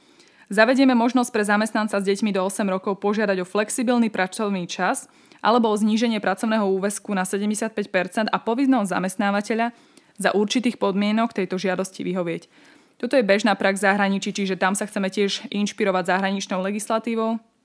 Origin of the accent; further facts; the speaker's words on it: Spišský Hrhov, Košice Region, Slovakia; Spišského Hrhova, odkiaľ pochádzam.